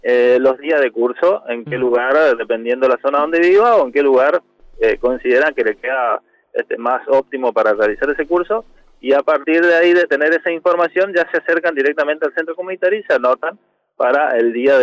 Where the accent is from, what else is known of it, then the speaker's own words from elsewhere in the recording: Resistencia, Chaco, Argentina; Y particularmente somos chaqueños y resistencianos, que me parece que por ahí tiene otro condimento.